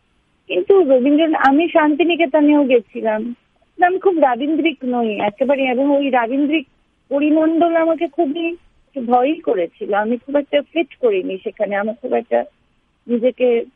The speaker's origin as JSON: {"language": "Bangla", "town": "Shillong", "region": "Meghalaya", "country": "India", "tie": "born or raised there", "said": "আমি তো যেহেতু একটা কসমোপলিটন জায়গায় বড় হয়েছি, শিলংয়ে"}